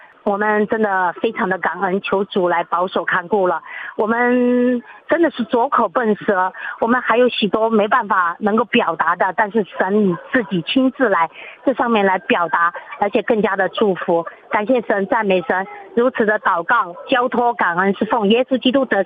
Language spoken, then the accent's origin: Chinese; Guizhou, China; 我是贵州的霸姊妹